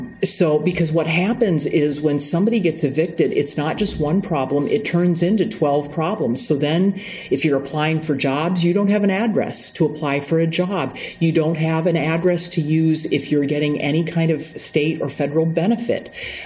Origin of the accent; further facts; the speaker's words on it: Wisconsin, United States; I grew up in Wisconsin. I grew up directly west of Milwaukee, and Milwaukee's always been known as one of the most segregated cities in the nation